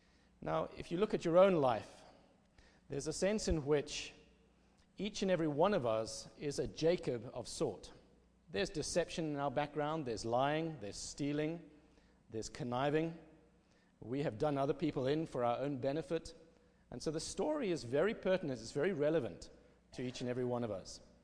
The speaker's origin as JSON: {"language": "English", "country": "South Africa", "said": "It's really a delight and an honor for me to be here as a South African here at Belhaven."}